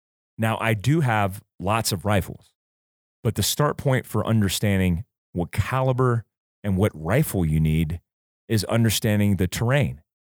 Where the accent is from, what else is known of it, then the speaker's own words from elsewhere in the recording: North Carolina, United States; I grew up in North Carolina where whitetail, I mean, you could corn feed whitetail in your front yard.